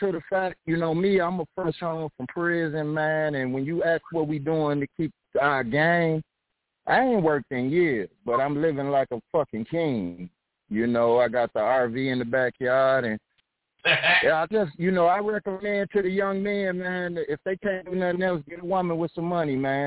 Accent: Mississippi, United States; Well, I'm from Mississippi.

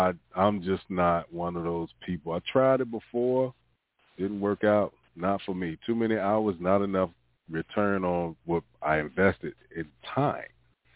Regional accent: the South, United States; I grew up in the South. I live in the North now

